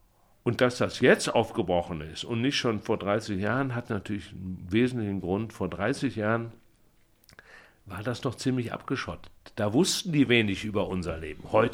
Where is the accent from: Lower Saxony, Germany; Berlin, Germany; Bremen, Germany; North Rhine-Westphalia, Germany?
North Rhine-Westphalia, Germany; Cologne; born there; Ich bin aus Köln geboren.